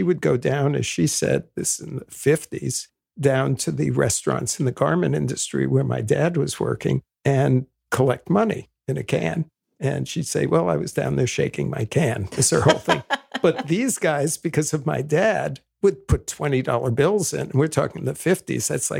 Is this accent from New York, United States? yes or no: yes; New York City, New York, United States; Yeah, my folks didn't go to college either, but because we were growing up in New York City, and my dad was born in Liverpool